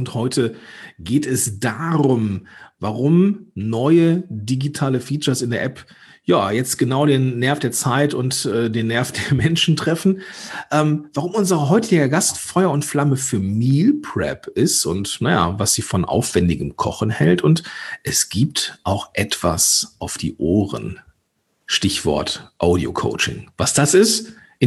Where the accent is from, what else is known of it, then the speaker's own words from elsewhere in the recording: Moers, North Rhine-Westphalia, Germany; born there; Ich bin gebürtiger Mörser